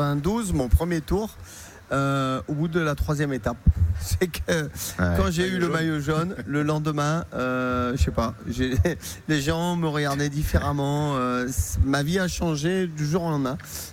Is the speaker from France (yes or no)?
yes; Provence-Alpes-Côte d'Azur, France; moi, je venais du Var. Donc, vous savez, en étant varois